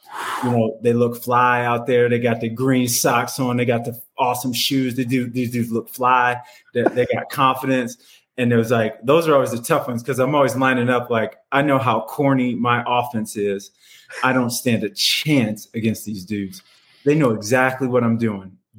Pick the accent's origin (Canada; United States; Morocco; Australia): United States; Blue Springs, Missouri; now in Boulder, United States; That I brought a chapter to my hometown in Blue Springs, Missouri.